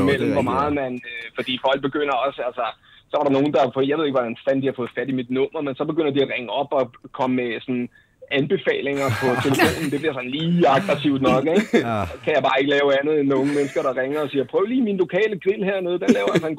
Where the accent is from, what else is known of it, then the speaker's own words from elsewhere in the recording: Vestegnen, Capital Region of Denmark, Denmark; Jeg er fra Vestegn.